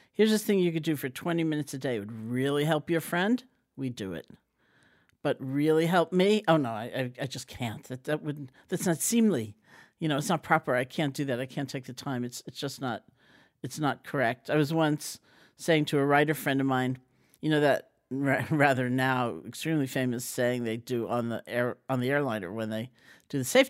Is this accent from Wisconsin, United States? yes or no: no; Washington Heights, New York, United States; but me, growing up in Washington Heights, maybe me.